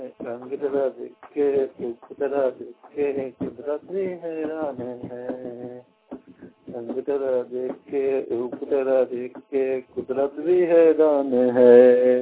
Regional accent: Godda, Jharkhand, India; मैं गोड्डा निवासी, गोड्डा के रहने वाला हूँ, जिला झारखंड।

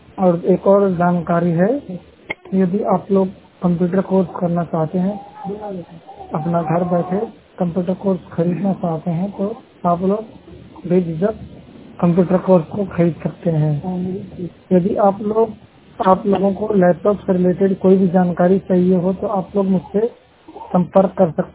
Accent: Bihar, India; now in Delhi, India; बिहार से सिवान जिले का रहने वाला हूँ। अभी रिसेंटली फिलहाल दिल्ली में रहता हूँ।

